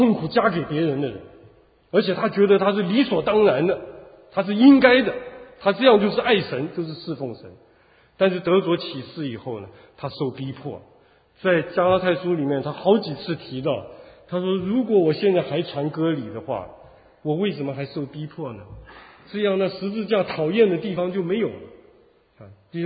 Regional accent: Taipei, Taiwan; 因为我那时候住在台北学院，我们从台湾来的可能有人知道

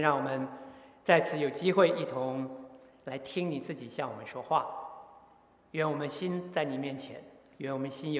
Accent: Northeast China, China; 我们东北人呢也喜欢说一句话，东北来的可能还记得

